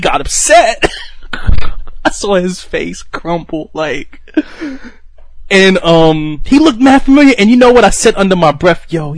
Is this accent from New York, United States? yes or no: yes; Brooklyn, New York, United States; And I was like, yo, I'm from Brooklyn.